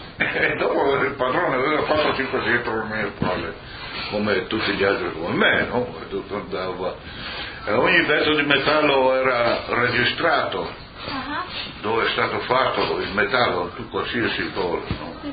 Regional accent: United Kingdom; Italian is a second language; quello lì è il canadese, allora qui io sono inglese

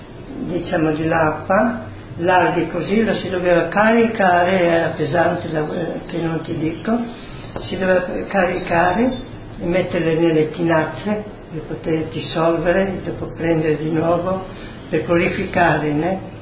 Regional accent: Udine, Friuli-Venezia Giulia, Italy; born there

